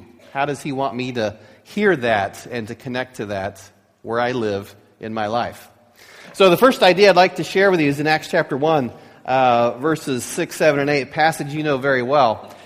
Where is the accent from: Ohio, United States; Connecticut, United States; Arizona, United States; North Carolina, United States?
Ohio, United States; We're from Ohio. Ohio is 40,000 square miles.